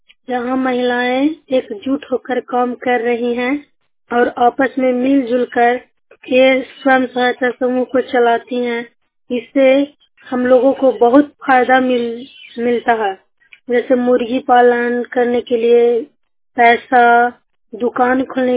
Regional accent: Kolhuwar, Bihar, India; ग्राम कोल्हुवार, पंचायत कोल्हुवार, थाना डुमरिया, जिला गया।

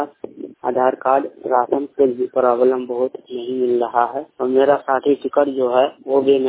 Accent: Mahakarpur, Uttar Pradesh, India; ग्राम महाकरपुर रघुवापुर जिला बस्ती के रहने वाले हूँ, तहसील हरैया के रहने वाले हूँ।

